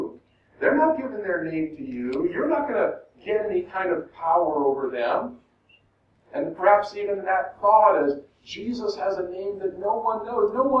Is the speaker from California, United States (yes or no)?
yes; Los Angeles, California, United States; moved away; also born or lived in Uganda; I didn't realize that growing up in Los Angeles, but when we moved to Uganda and were living among the Mukwara people